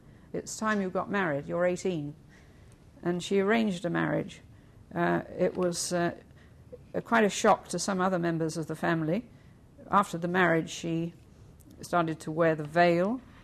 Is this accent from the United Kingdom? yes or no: yes; United Kingdom; I come from Britain, as you've already gathered, I'm sure, and heard.